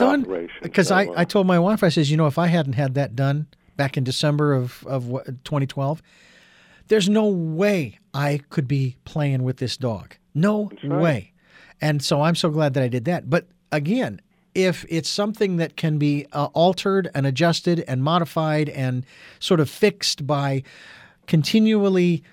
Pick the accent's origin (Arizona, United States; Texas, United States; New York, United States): Arizona, United States; Phoenix; I said this 20, 30, 40 years ago as I was watching people when I was growing up in Phoenix. We had like Sun City and Sun City West and all this kind of stuff.